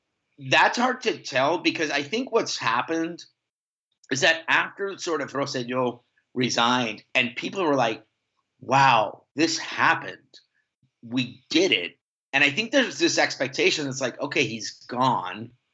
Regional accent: Puerto Rico; because I was born in Puerto Rico, because this, you know, I am Puerto Rican

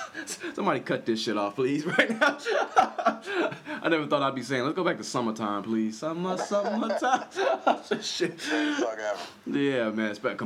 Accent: Inglewood, California, United States; I mean, growing up in Inglewood, this movie takes place, and they bring up like Compton, Long Beach, all that.

